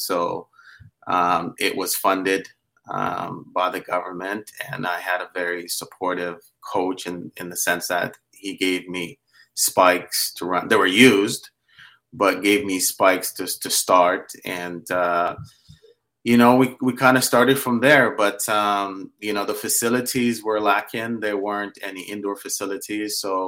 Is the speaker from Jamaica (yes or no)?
yes; Jamaica; born there; I was born in Jamaica.